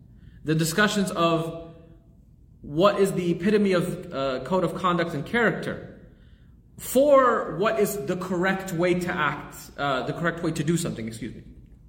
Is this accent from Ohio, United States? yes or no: no; Austin, Texas, United States; We're from Austin here.